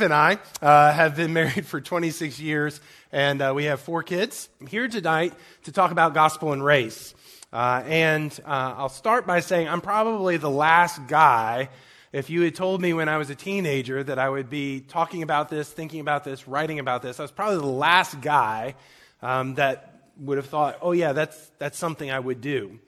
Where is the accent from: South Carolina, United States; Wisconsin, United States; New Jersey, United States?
New Jersey, United States; born there; also born or lived in Virginia / Manchester, England / Houston, Texas; But I was born in New Jersey and I've moved all over the country. One of the places I've not lived is Atlanta, but I was born in New Jersey, moved back to Virginia, then Manchester, England, back to New Jersey, Houston, Texas, northern New Jersey, northern Virginia